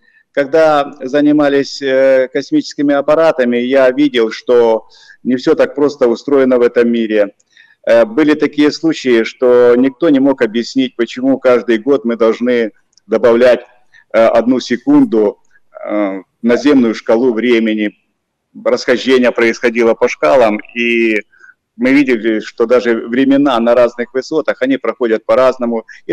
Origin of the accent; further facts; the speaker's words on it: Kherson Oblast, Ukraine; Родился я на Херсонщине, вырос там, учился.